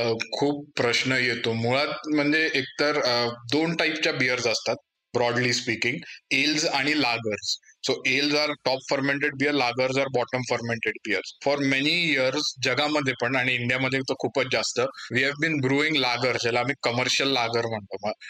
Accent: Pune, Maharashtra, India; मी एक पुणेकर आहे. मी born and brought up पुण्यामध्ये आणि कोथरूडमध्येच माझ्या आयुष्यातलं मेजॉरिटी लाईफ गेलंय.

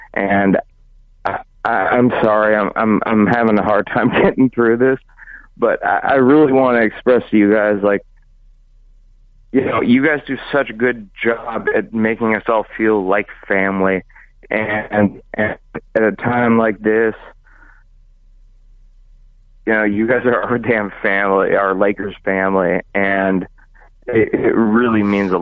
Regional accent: Newport Beach, California, United States; But so I grew up in Newport Beach

